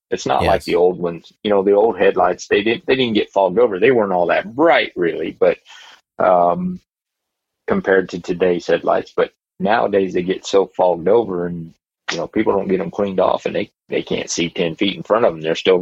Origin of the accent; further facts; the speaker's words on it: Peru, Indiana, United States; I was running out of Peru, Indiana, which is actually my hometown